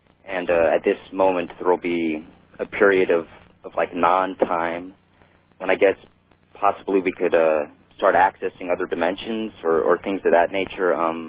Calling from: Portland, Oregon, United States; I'm calling from Portland.

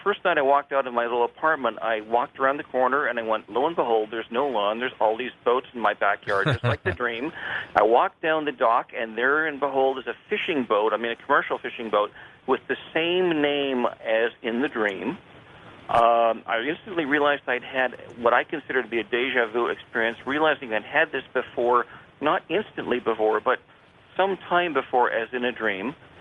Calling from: Westlake Village, California, United States; I'm calling from Westlake Village, California

